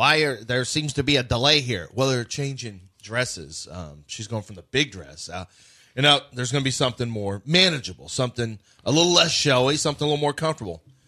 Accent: Nigeria; We want you to do your, because we're Nigerian with the Nigerian dad.

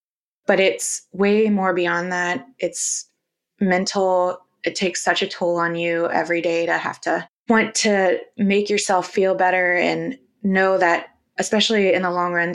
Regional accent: Midwest, United States; So with that being said, I am from the Midwest. I have two older brothers. My parents are still married.

